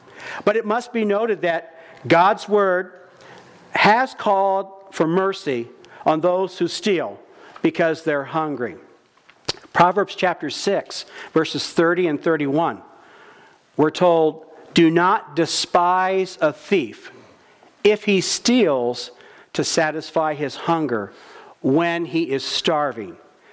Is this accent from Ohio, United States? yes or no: yes; Gibsonburg, Ohio, United States; I mean, I grew up in Gibsonburg, but we didn't leave our doors unlocked.